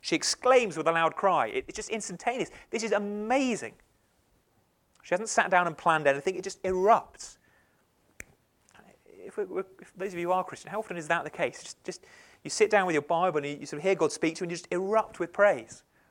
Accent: England, United Kingdom; And we're English, and we like to sort of just be nice and restrained and calm.

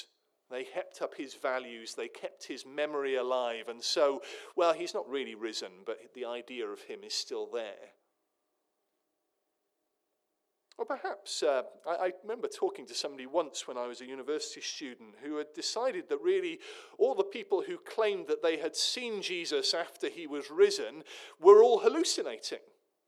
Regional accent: Wales, United Kingdom; As a Welshman, I can say this in England

